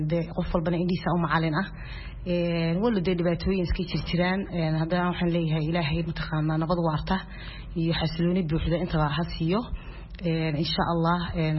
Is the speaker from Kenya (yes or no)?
no; Norway; also born or lived in Mogadishu, Somalia; waxaan tagay Norway ee Norway ku soo barbaaray ee waxbarashadii iyo noloshii intii badnayd oo horan ku qaatay ee markii dambe waxaan u guuray oo aan u wareegay xagga Canada Canada in muddo ku soo noolaa adigu ku dhawaan 10 sano ee waqtigan haadirkana waxaan isoo wareegay ingiriiska